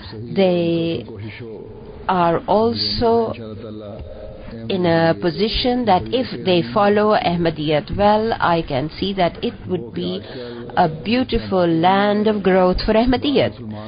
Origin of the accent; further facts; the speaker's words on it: Pakistan; And I said, I'm Pakistani.